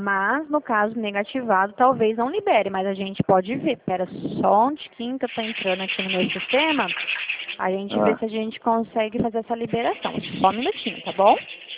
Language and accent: Portuguese; Dracena, São Paulo, Brazil; Eu sou aqui da Central do Estado de São Paulo. Minha cidade fica aqui em Dracena